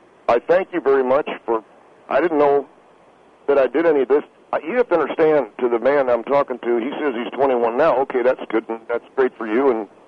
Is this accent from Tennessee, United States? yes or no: yes; Tennessee, United States; I come from Tennessee originally, if that's at all instructive.